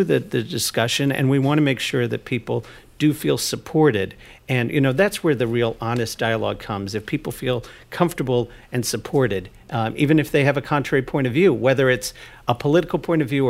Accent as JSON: {"language": "English", "region": "Kentucky", "country": "United States", "tie": "born or raised there", "lives_now": "New York, United States", "said": "And Sian and I actually come from different places. I grew up in Kentucky."}